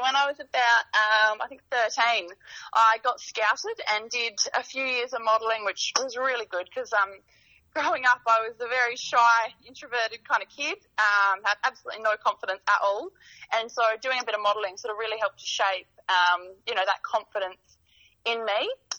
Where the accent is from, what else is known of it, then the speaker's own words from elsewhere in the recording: Adelaide, South Australia, Australia; also born or lived in Menindee, New South Wales; Spent the first sort of 5 or 6 years of my life up there, and then my family moved down to Adelaide for schooling. So completed school down in Adelaide, and I'm currently a uni student